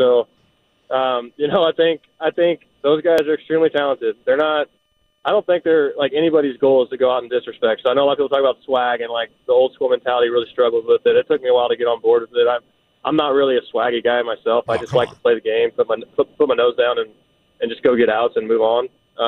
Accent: Kansas, United States; I live in Washington State now, but I grew up in Kansas

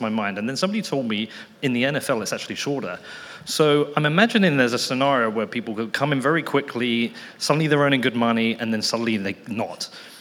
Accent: England, United Kingdom; as somebody growing up in England, and you know, we didn't get much football on the TV.

